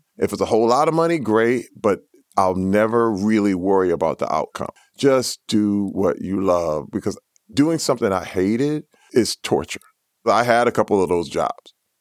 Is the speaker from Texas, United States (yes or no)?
no; Flint, Michigan, United States; Yeah, I grew up in Flint.